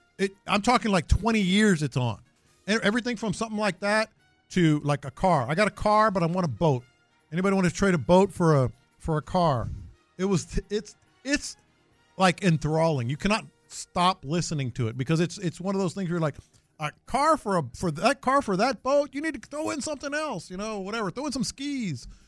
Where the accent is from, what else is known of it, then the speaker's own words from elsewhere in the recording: San Antonio, Texas, United States; But I grew up with one also when I was growing up in San Antonio.